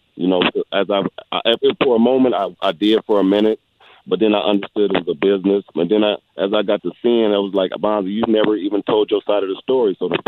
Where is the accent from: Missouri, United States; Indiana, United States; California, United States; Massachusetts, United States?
Indiana, United States; But it really hurt because I'm from Indiana, which is a basketball state, and we try to stand with each other.